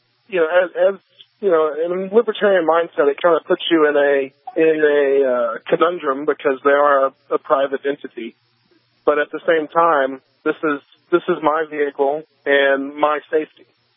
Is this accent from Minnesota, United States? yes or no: no; North Carolina, United States; I grew up in North Carolina, where open carry is, I started open carrying at 18.